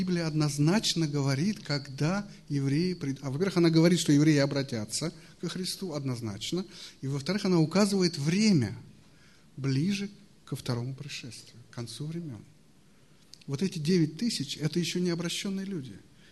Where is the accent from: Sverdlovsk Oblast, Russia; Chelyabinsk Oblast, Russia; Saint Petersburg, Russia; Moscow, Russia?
Moscow, Russia; Я вот тоже еврей, тоже верю в Иисуса Христа, но живу в Москве. Вот Илья тоже, Катюша, но мы москвичи.